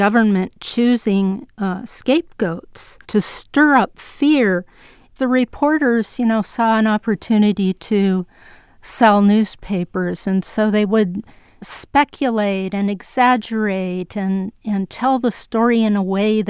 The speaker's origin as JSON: {"language": "English", "town": "Los Angeles", "region": "California", "country": "United States", "tie": "born or raised there", "said": "millions of sailors were receiving their basic training in Los Angeles, which is my hometown."}